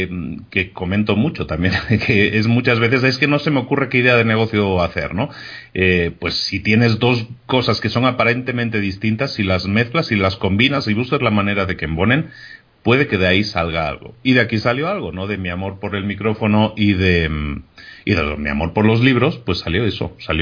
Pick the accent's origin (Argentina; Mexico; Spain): Spain; Barcelona, Catalonia; yo soy de Barcelona.